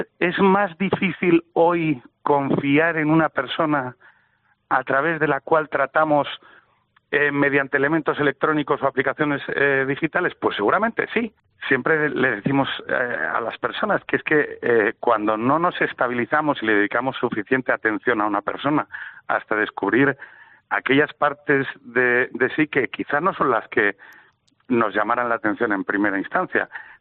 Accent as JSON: {"language": "Spanish", "region": "Asturias", "country": "Spain", "tie": "born there", "said": "o en España, o en Asturias, donde yo nací."}